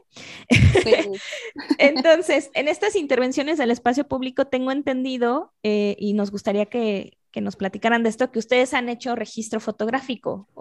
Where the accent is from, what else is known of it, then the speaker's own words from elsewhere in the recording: Mexico; yo como restauradora y como mexicana, si bien cuando surgió todo este movimiento yo no estaba en México